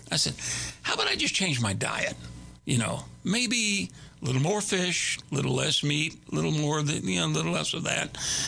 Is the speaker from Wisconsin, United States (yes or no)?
no; Houston, Texas, United States; I'm from Houston.